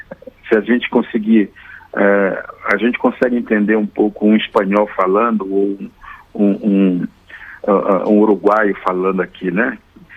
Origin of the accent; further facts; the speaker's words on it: Belém, Pará, Brazil; born there; eu sou nascido em Belém do Pará, né, e vivi parte da minha infância em comunidade indígena, até meus 8, 9 anos